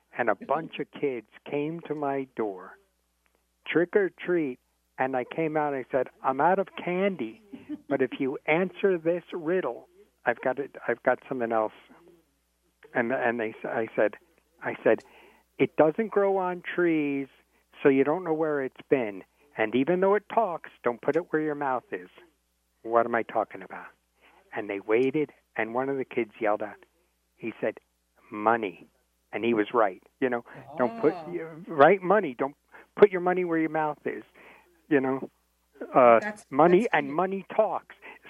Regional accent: Glen Ridge, New Jersey, United States; Glen Ridge, New Jersey. That's in Essex County.

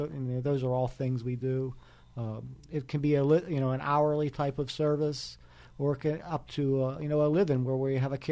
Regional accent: Pittsburgh, Pennsylvania, United States; born there; I was born in Pittsburgh.

